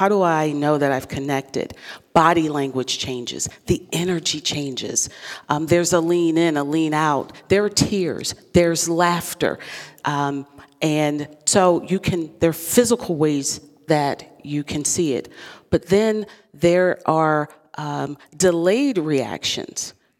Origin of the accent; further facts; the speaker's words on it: Baltimore, Maryland, United States; moved away as an adult; now in Harrisburg, United States; And I'm from Baltimore, so when I came here from Baltimore in 1995 for my professional career, I was looking for something to do.